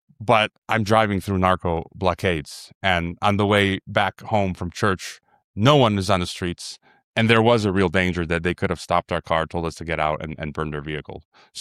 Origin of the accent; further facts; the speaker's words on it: Chicago, Illinois, United States; you know, I'm from Chicago, the murder capital of America.